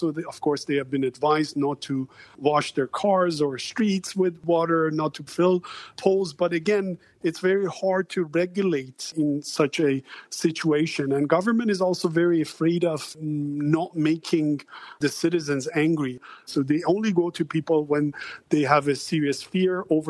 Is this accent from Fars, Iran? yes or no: no; Tehran, Tehran Province, Iran; I grew up in Tehran. That's my hometown, the capital of Iran, and it has never been like this.